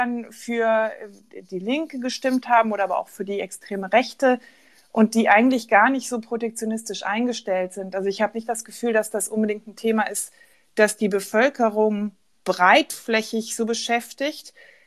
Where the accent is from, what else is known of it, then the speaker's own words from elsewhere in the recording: Germany; wenn ich gesagt habe, ich bin Deutsche